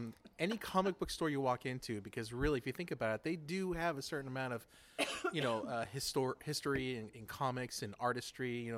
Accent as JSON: {"language": "English", "region": "California", "country": "United States", "tie": "born or raised there", "said": "I was born and bred in the Santa Clara County and born and bred in high tech"}